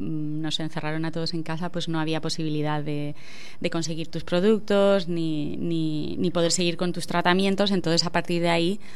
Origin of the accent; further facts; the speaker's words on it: Binaced, Aragon, Spain; yo quería irme a trabajar un año al extranjero, luego vivir en Barcelona, lo típico, ¿no? Pero decidí volver a mi pueblo, que yo soy de Vinaced